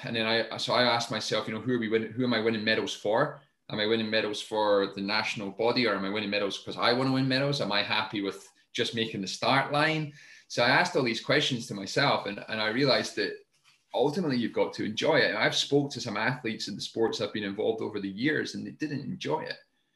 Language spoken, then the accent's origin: English; Scotland, United Kingdom; I grew up in the Highlands of Scotland. There was this great outdoors to be explored.